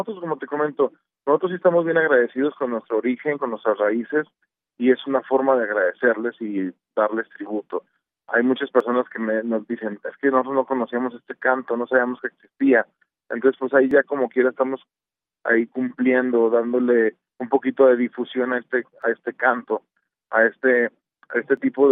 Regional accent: Gómez Palacio, Durango, Mexico; Somos mexicanos, somos del norte, somos Gómez Palatinos, somos laguneros

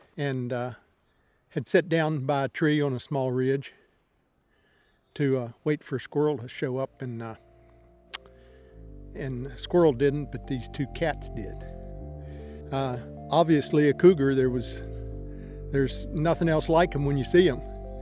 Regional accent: Montezuma, Virginia, United States; I was born in Rockingham County at Montezuma, lived there all my life, still live there

